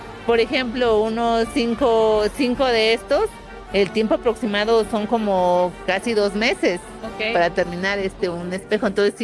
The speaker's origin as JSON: {"language": "Spanish", "town": "Santa Ana Zegache", "region": "Oaxaca", "country": "Mexico", "said": "todos somos originarios de Santa Ana Segache"}